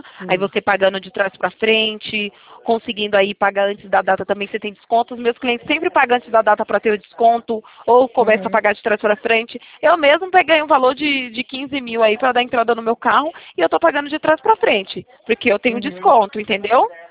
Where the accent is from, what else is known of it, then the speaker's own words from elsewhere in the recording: Itatiba, São Paulo, Brazil; Eu sou de Itatiba, interior de São Paulo.